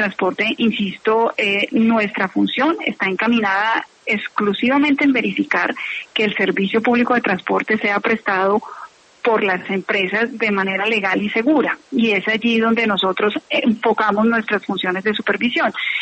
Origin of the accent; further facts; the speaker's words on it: Colombia; como cualquier colombiano